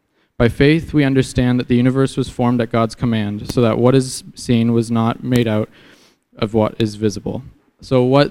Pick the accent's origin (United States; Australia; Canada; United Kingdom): Canada; So about me, I'm from Canada. I got here in February. In January, I went down to Texas to train for this. And then before that, I lived in Canada.